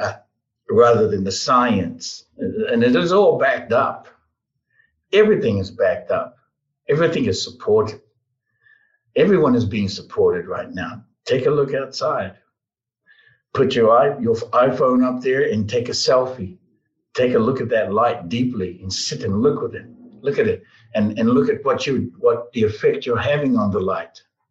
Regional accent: New Zealand; I was born and raised in New Zealand, you know. I was born on and raised on the marae.

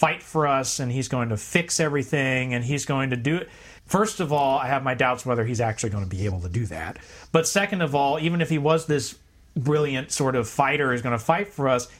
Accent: United States; So this, as an American, I was like, no, electing this person is not going to fix everything.

